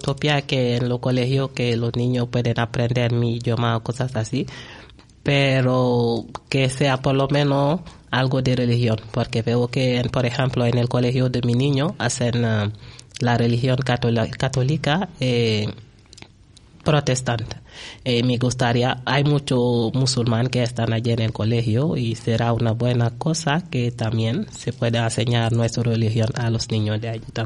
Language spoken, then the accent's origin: Spanish; Senegal; al niño le ha tocado una maestra muy sencilla, que cada vez que es posible hago cosas con que sea en relación con mi país